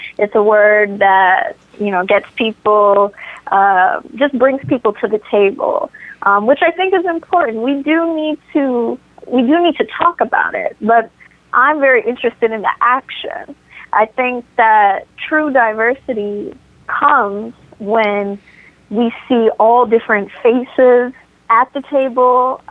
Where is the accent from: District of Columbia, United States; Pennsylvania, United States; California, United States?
District of Columbia, United States; Washington; born there; I was, I'm from the States. I was born in D.C. My mom is from Trinidad and my dad is African American.